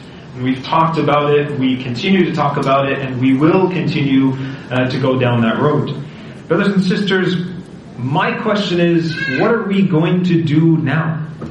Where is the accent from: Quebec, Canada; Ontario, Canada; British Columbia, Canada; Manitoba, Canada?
Quebec, Canada; Montreal; When I was in grade 10, high school, in Quebec, born and raised in Montreal, finished high school, bilingual, you name it.